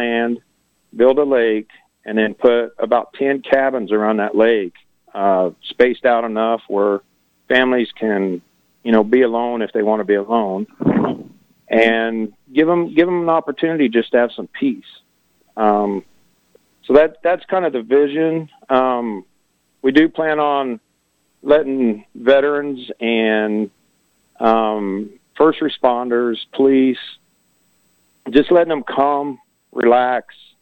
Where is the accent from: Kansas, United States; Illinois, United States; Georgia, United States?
Kansas, United States; Valley Center; I grew up here in Kansas, in Valley Center, actually